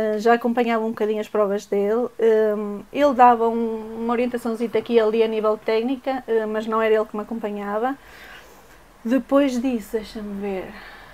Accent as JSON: {"language": "Portuguese", "region": "Madeira", "country": "Portugal", "also_born_or_lived": "Aveiro", "lives_now": "São João da Madeira, Portugal", "said": "Eu venho da Ilha da Madeira."}